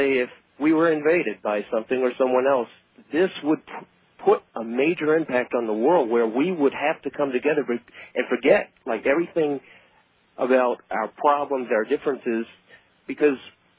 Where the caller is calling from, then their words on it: Atlanta, Georgia, United States; This is what I wrote. I'm calling from Atlanta.